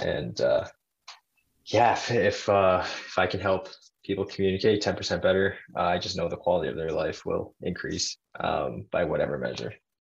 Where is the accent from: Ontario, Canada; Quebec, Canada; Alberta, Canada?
Ontario, Canada; Toronto; I'm from Canada, Toronto, Canada.